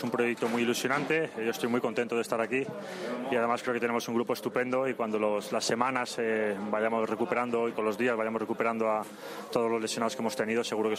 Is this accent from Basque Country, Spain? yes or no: no; Madrid, Community of Madrid, Spain; soy de Madrid, sé lo que significa